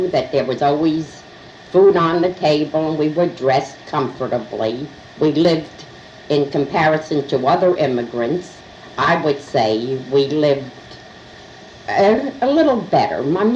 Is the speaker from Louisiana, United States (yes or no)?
no; Manhattan, New York, United States; I was brought up in Manhattan. Not the Lower East Side, but then Harlem